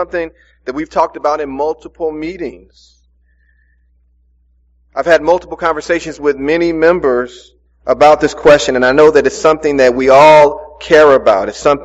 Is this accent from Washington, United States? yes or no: no; St. Louis, Missouri, United States; also born or lived in Gatesville, Texas, United States; The community in Webster Groves is totally different from the community that I grew up in North St. Louis, or the community that I grew up in Gatesville, Texas.